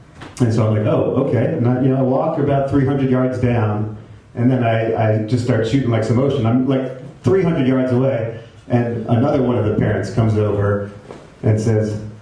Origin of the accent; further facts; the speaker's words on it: New York City, New York, United States; it's like they saw that I was from New York City